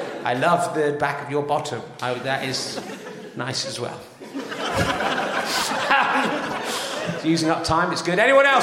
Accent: Northampton, East Midlands, United Kingdom; I come from Northampton

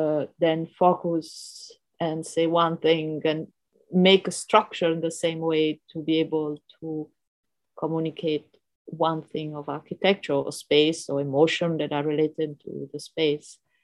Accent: Rome, Lazio, Italy; I grew up in Rome and I had a very free education. I didn't go to any school until I was maybe 16 and run around in this beautiful city.

